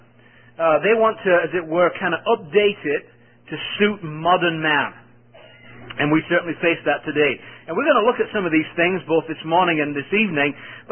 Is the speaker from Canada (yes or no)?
no; England, United Kingdom; born there; But as an Englishman, by birth